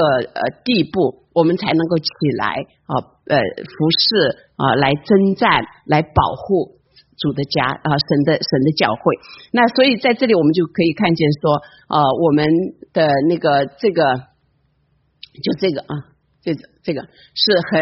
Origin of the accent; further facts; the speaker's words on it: China; 所以可见的哈，我们中国人说什么？说那个重要的是说几遍？3遍。